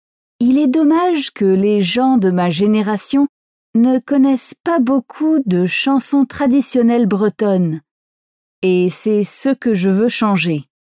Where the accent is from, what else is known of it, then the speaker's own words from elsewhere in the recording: Brittany, France; born there; je suis ravie de vous rencontrer ici, parce que la Bretagne est ma région natale.